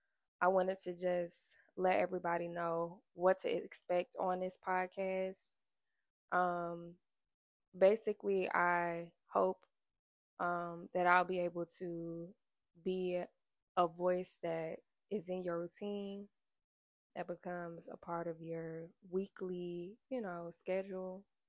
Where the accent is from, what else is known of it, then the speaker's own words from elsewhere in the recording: Florida, United States; But yeah, so I'm from South Florida, the child of an immigrant. My mother was from Jamaica. My dad is half Jamaican, so he's Jamaican like me.